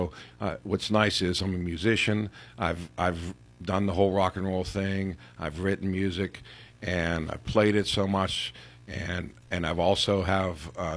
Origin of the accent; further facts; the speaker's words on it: Pittsburgh, Pennsylvania, United States; now in Freeport, United States; I grew up in the projects in Pittsburgh. Spent 11 years in Pittsburgh in the projects up on the Hill District